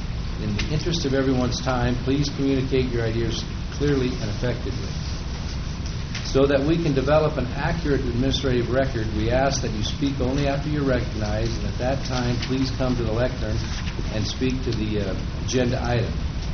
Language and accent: English; Apple Valley, California, United States; I'm from Apple Valley, and I serve as the board's chair.